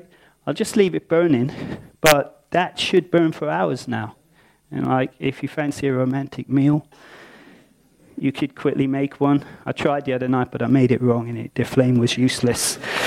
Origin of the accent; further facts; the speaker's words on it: Ireland; Claire tells me I say that wrong, but I'm Irish, but that's how I say it.